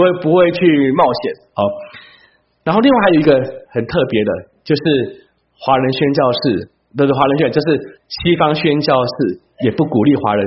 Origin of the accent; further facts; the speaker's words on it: Taiwan; 因为其实我是台湾来、哦、我们在台湾的教会我们也是宣教士来建立的教会